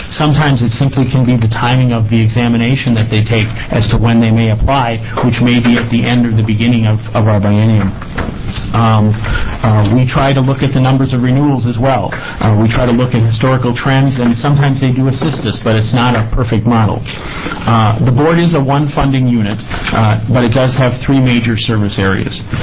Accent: Wisconsin, United States; moved away; I don't sound like I'm born and raised in Oregon. I hail from the state of Wisconsin, and it's my hope that you won't hold that against me

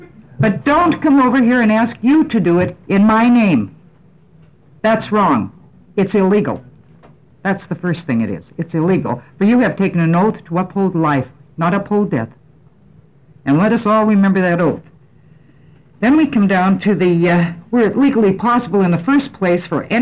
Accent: Scappoose, Oregon, United States; from Route 1, Box 293, Scappoose

